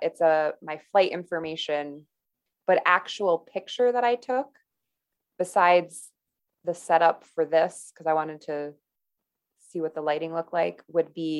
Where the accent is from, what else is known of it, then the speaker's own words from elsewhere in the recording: Star Lake, New York, United States; I grew up in Star Lake, spent so much time in the city, and now I'm back.